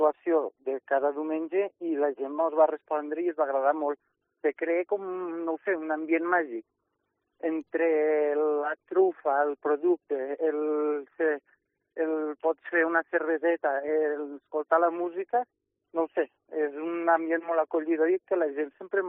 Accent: Culla, Valencian Community, Spain; jo soc de Culla i quasi està feo, però val la pena fer la visita

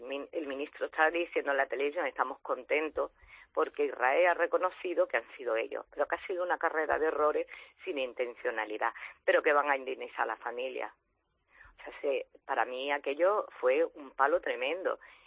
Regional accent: Spain

